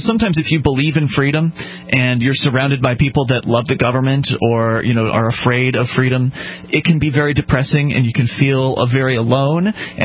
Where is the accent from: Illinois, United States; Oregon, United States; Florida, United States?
Florida, United States; moved away as an adult; now in New Hampshire, United States; I moved to New Hampshire from Florida, which is where I was born and raised. I spent 26 years of my life in Florida, and I made the move all the way across the country up here to New Hampshire